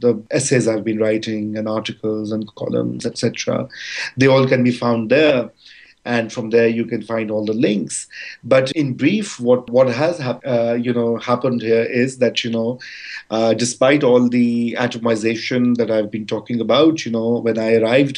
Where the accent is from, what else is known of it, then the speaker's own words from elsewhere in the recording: Pakistan; And more so because I write it as a Pakistani who considers, you know, or whose country considers Delhi to be the enemy capital.